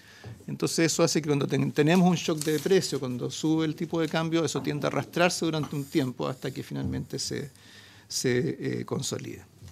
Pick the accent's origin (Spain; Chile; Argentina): Chile; Nosotros somos el país, en términos relativos, más integrado con China.